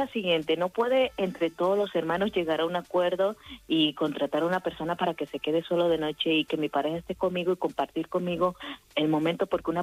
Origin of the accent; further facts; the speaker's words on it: Colombia; now in Spain; Con mi pareja, que él es español y, bueno, yo soy colombiana.